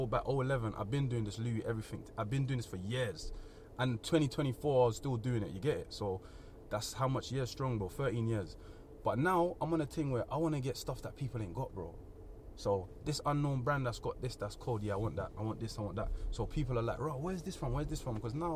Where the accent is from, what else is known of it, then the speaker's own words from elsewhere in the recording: Jamaica; Yeah, man's Jamaican still